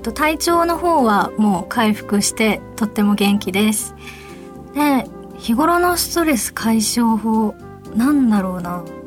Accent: Fukuoka, Japan; accent: Fukuoka dialect; このコーナーは私が福岡弁で喋っていくコーナーです。

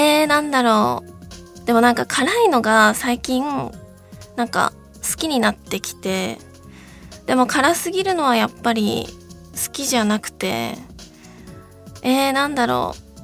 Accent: Hokkaido, Japan; なんか私北海道出身なので

